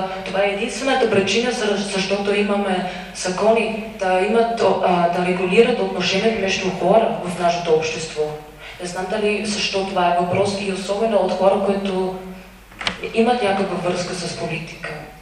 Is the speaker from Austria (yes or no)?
yes; Austria; Bulgarian is a second language; съм от Австрия и съм чушенка.